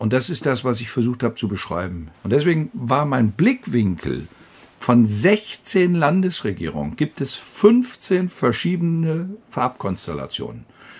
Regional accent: West Germany, Germany; Also ich als Westdeutscher war immer skeptisch, wenn es um Impfzwang ging.

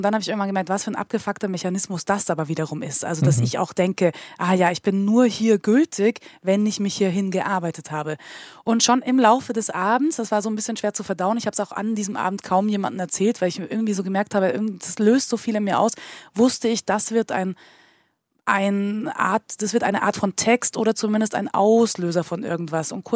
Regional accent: Munich, Bavaria, Germany; born there; Also ich bin gebürtig in München.

